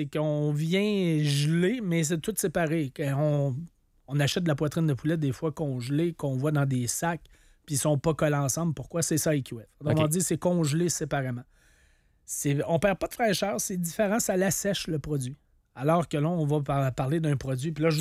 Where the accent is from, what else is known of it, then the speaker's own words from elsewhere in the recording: Trois-Pistoles, Quebec, Canada; Moi, je me rappelle, j'ai passé mon enfance à Trois-Pistoles, en face des Escoumins.